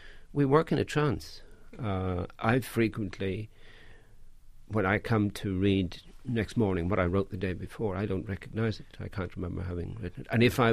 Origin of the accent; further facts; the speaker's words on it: Ireland; Yeah, English doesn't feel to us like our first language.